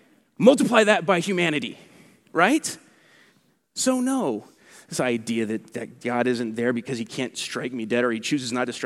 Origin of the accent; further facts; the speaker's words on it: Anderson, California, United States; And we're talking through, and I come from Anderson, California